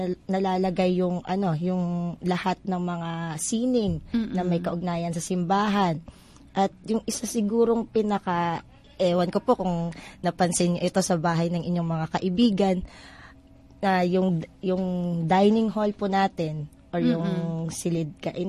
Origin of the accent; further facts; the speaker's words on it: Iloilo, Western Visayas, Philippines; Kunyari po, ako, tubong Iloilo po ako.